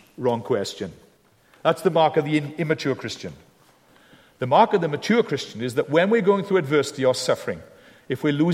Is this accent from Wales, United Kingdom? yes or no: yes; Wales, United Kingdom; I'm not given to much emotion, even though I'm a Welsh person.